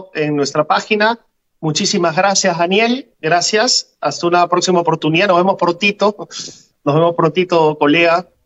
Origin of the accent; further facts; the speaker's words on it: Lima, Peru; Si nosotros ya nos sentimos impotentes como limeños